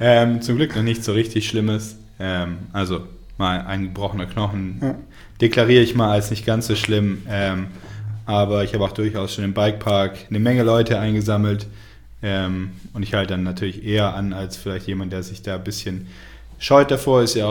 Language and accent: German; Tübingen, Baden-Württemberg, Germany; ich bin 27 Jahre alt. Ich komme ursprünglich aus Tübingen, also nicht weit von hier, 45 Minuten.